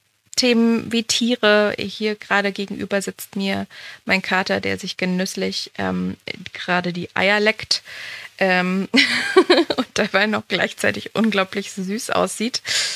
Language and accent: German; Bad Frankenhausen, Thuringia, Germany; Ich habe vorhin schon gesagt, dass ich 35 Jahre alt bin. Ich bin gebürtig aus Thüringen, aus Nordthüringen ganz genau, so am Kyffhäuser bin ich groß geworden. Vielleicht sagt einem, dem einen oder anderen, der Ort Bad Frankenhausen was.